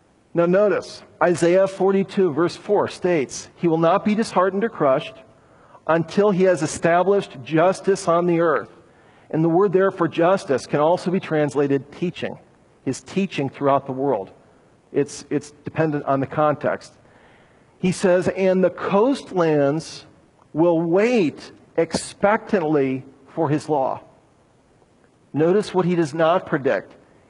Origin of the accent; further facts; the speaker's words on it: Ireland; I'm Irish. What is a good Irish boy like me up here telling you that you should worship the God of Israel?